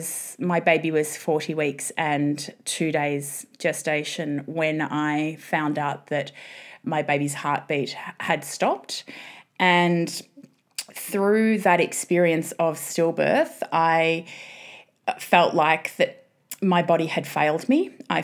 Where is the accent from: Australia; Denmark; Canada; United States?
Australia; Essendon, Victoria; born there; I was born in Essendon in Victoria at a hospital that no longer exists anymore.